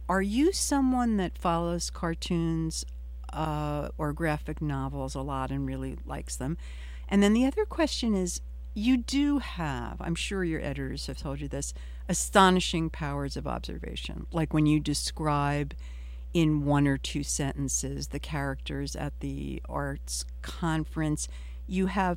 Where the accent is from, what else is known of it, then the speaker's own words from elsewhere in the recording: Newark, New Jersey, United States; Growing up in Newark was our little, it was lower middle class, little apartments, nothing great.